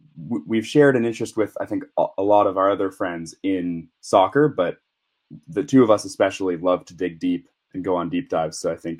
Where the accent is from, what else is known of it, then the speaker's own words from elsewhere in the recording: California, United States; we're both from California's Bay Area.